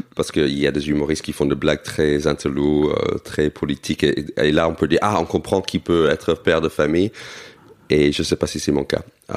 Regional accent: United States; Je me souviens quand j'étais enfant aux États-Unis

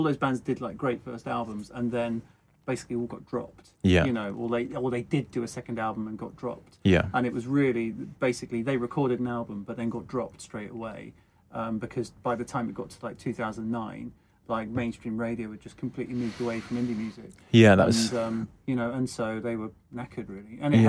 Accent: South East England, United Kingdom; I grew up as a Man United fan in the 90s because I'm from Oxfordshire

